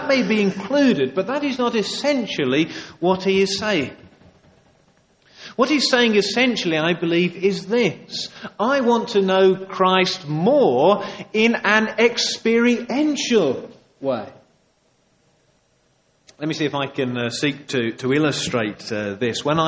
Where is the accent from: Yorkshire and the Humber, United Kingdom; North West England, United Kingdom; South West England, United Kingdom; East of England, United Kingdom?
East of England, United Kingdom; I think I said this morning that I'm from Suffolk. Certainly I've said to some people today that I'm from Suffolk.